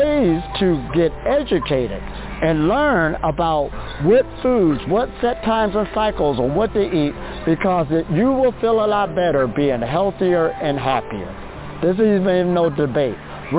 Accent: Ohio, United States; I'm from Ohio, USA.

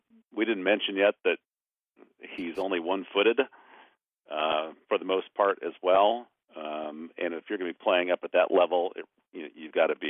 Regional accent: United States; I know he's American. I'm American, so I have a little affinity for him there.

